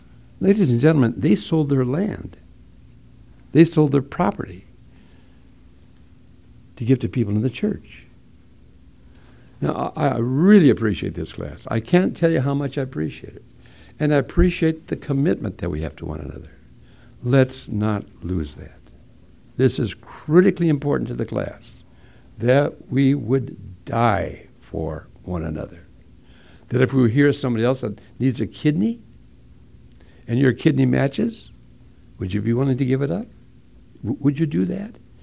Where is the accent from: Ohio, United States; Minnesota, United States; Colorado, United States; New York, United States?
Minnesota, United States; Hinckley; I grew up in Hinckley, Minnesota, where the men are men and pansies are flowers and the women are slightly above average. That's where I grew up.